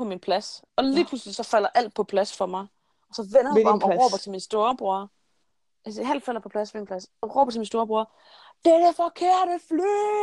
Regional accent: Norway; Jeg sidder på mit værelse hjemme i Norge.

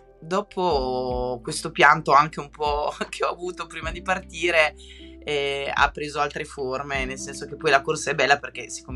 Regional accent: Rimini, Emilia-Romagna, Italy; io sono di Rimini

